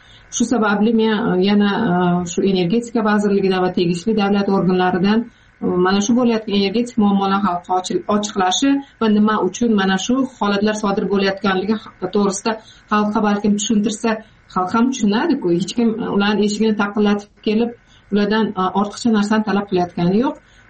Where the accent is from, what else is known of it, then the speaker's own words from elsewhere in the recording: Zarbdor, Jizzakh Region, Uzbekistan; Bolalik Jizzaxda katta bo'lganman, Zardor tumanida.